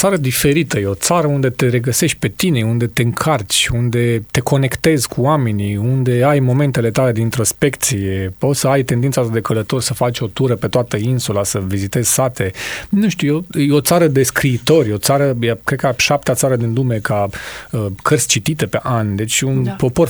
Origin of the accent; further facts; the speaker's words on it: Piatra Neamț, Neamț County, Romania; now in Tulcea, Romania; Piatra Neamț, Crămâi, e orașul meu natal, eu fiind un tulcean adoptat. Piatra Neamț rămâne orașul meu de suflet.